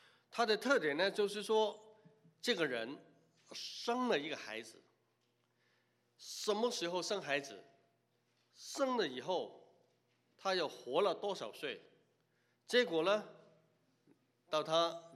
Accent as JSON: {"language": "Chinese", "country": "Hong Kong", "tie": "born there", "said": "你生在中国大陆啊，我生在香港，成长的环境不一样"}